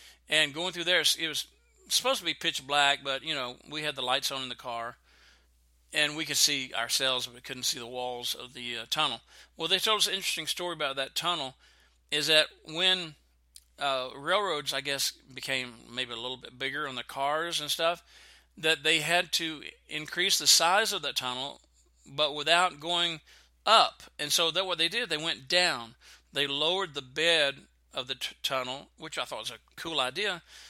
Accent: Texas, United States; because I was raised in the South, and that's what we like, especially in Texas.

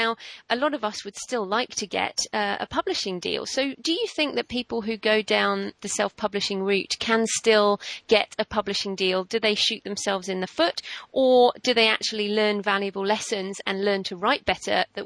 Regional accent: United Kingdom; now in Australia; because I'm in Australia, obviously I'm British

